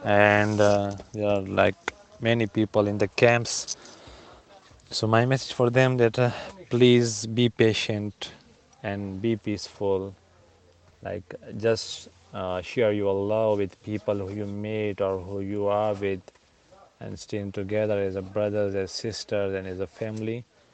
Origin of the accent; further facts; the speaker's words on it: Afghanistan; Yeah, I think I didn't mention it that I'm from Afghanistan, so.